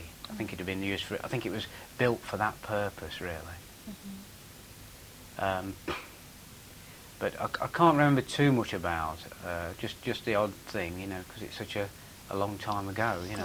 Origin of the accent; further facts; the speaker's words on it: Leicester, East Midlands, United Kingdom; born there; and I was born in Leicester on the 2nd of March 1940.